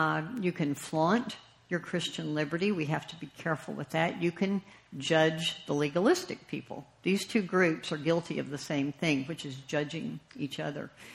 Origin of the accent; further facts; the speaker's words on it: the South, United States; I am from the South, okay?